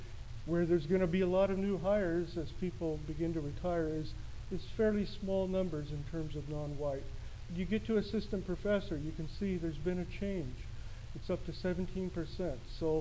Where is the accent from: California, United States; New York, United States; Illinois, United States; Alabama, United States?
California, United States; San Diego; and I grew up in San Diego for a few years of my childhood, and I realized the community is very different than it was when I was there as a child.